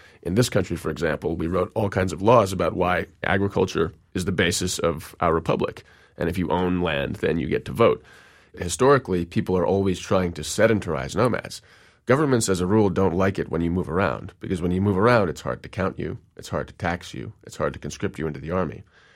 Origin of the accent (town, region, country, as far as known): New York City, New York, United States; born or raised there